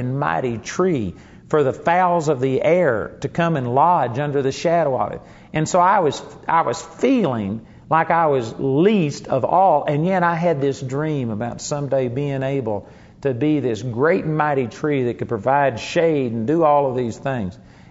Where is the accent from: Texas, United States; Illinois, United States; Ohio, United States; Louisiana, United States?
Texas, United States; like oak tree. That's what I grew up with in Texas.